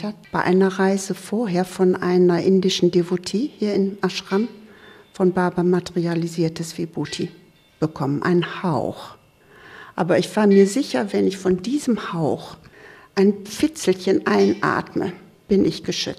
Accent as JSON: {"language": "German", "town": "Viersen", "region": "North Rhine-Westphalia", "country": "Germany", "tie": "born or raised there", "said": "Fahren zurück über eine doppelspurige Straße in Viersen, also schon in meinem Heimatort."}